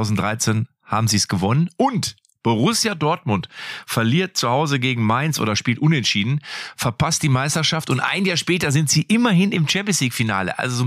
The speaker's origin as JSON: {"language": "German", "country": "Romania", "second_language": "German", "moved": "yes", "lives_now": "Germany", "said": "aus Rumänien bin ich rübergezogen nach Deutschland"}